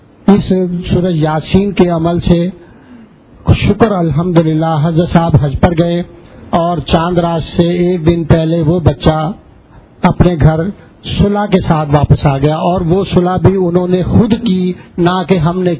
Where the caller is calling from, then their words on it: Lahore, Punjab, Pakistan; میرا تعلق لاہور سے ہے،